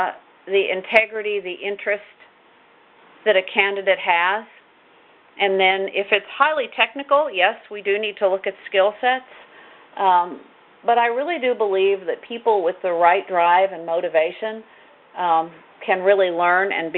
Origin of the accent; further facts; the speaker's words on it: West Coast, United States; I came from the West Coast as well, so I wanted to learn about Kentucky